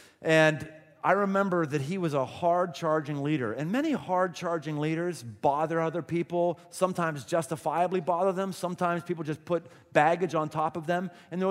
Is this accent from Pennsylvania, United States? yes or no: yes; Pittsburgh, Pennsylvania, United States; now in Ohio, United States; When I came from Pittsburgh, where we picked on West Virginia, came here to Ohio, where in Ohio we pick on Kentuckians.